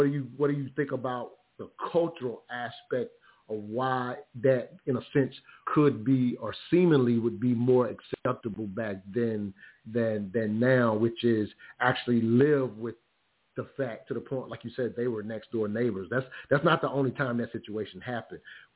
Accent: the South, United States; definitely aware of it growing up in the South, that kind of stuff did happen.

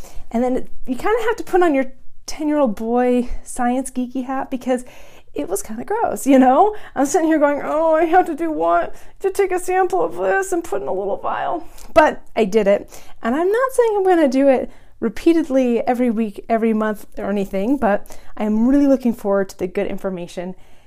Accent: California, United States; I was from California. We do fine with salads and produce and this kind of thing.

